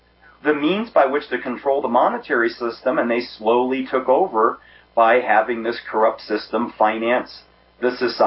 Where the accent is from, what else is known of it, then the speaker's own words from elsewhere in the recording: Northeast, United States; And I'm from the Northeast, and normally that's all we do is rip on each other.